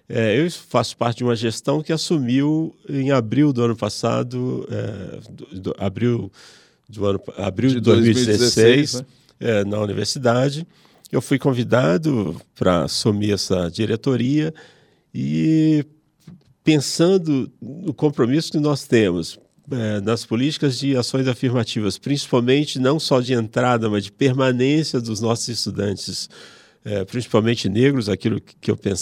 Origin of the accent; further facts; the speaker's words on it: Minas Gerais, Brazil; now in São Paulo, Brazil; Aqui eu já sou um jovem morando na cidade de São Paulo, quer dizer, eu sou mineiro, mas um jovem morando na cidade de São Paulo